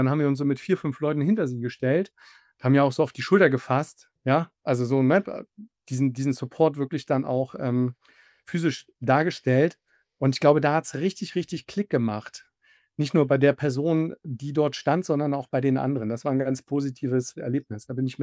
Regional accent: Wolfsburg, Lower Saxony, Germany; ich habe einen Migrationshintergrund. Mein Papa war Gastarbeiter aus Tunesien, der war einer der ersten Gastarbeiter in Wolfsburg, in meiner Heimatstadt.

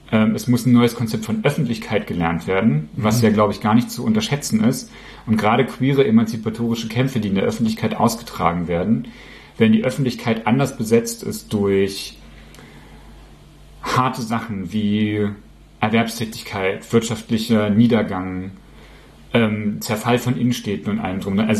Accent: Magdeburg, Saxony-Anhalt, Germany; also born or lived in Bremen; die Leute mich die ganze Zeit darauf angesprochen haben, dass ich so lustig rede und wo ich denn herkomme und ob ich denn … schon mal getroffen hätte, denn ich komme ja auch aus Magdeburg.

